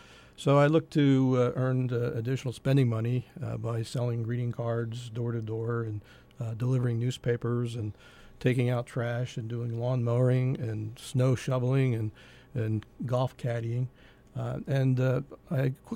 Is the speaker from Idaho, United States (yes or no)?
no; Pennsylvania, United States; I was born and raised in the Lehigh Valley, and I've lived in the Valley for 60 of my 65 years.